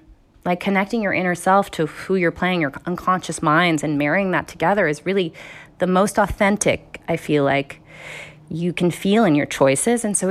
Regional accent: New Jersey, United States; I'm from New Jersey, and we'd drive into New York, and I'd start.

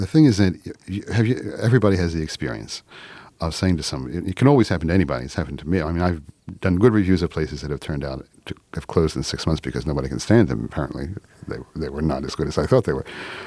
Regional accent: Philadelphia, Pennsylvania, United States; When I grew up in Philadelphia, we did not have pizza.

